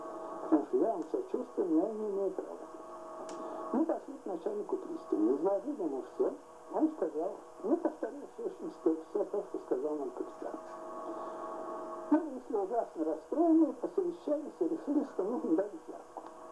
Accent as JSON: {"language": "Russian", "region": "Ryazan Oblast", "country": "Russia", "tie": "born or raised there", "said": "детство прошло в Рязанской области. Рязанскую губернию, вернее сказать"}